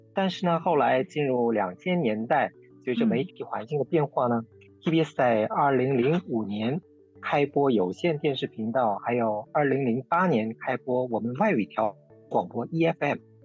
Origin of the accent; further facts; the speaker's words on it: Seoul, South Korea; Chinese is a second language; 我是首尔人。